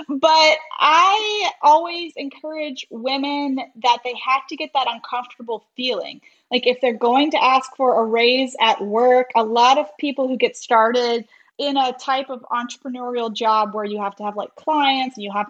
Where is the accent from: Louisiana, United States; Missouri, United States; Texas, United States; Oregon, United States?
Louisiana, United States; now in Detroit, United States; So I am from South Louisiana. My husband and I are both from South Louisiana, both born and raised there. We live in Detroit now, but we're both Louisiana folk